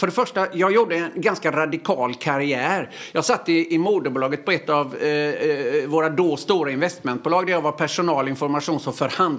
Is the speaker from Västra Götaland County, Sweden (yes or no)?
yes; Öckerö, Västra Götaland County, Sweden; Jag gick i obsklass hemma på Öckre.